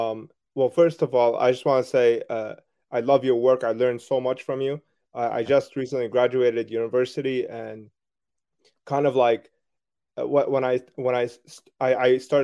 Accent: Canada; I'm from Canada, right?

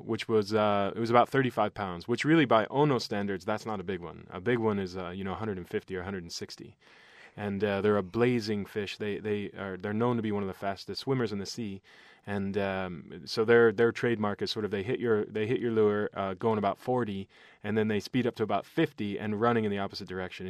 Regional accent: New Jersey, United States; I grew up in New Jersey, but I grew up on a dirt road, which most people don't believe, and we had a beautiful little watershed up the street from our house.

